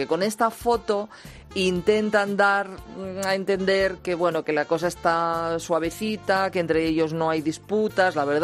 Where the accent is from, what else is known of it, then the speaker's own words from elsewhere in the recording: Catalonia, Spain; Sí, mira, nos vamos a mi tierra. En Voz Populi cuentan que la organización independentista ANC, la Asamblea Nacional Catalana, está en horas bajas